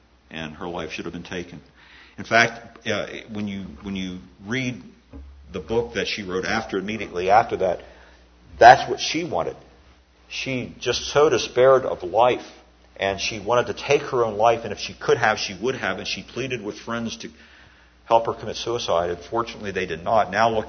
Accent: Baltimore, Maryland, United States; I was at a funeral in Baltimore, Maryland, my home state

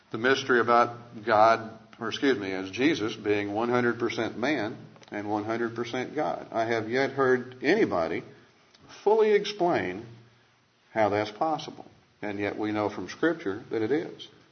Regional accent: Kentucky, United States; And I said, man, I can't come back. I'm from Western Kentucky.

